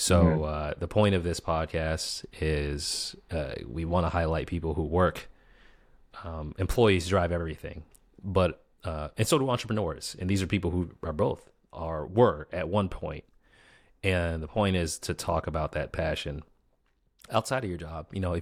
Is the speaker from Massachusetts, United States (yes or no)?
yes; Boston, Massachusetts, United States; now in Washington, United States; For those who don't know, I grew up in Boston. I live in DC now.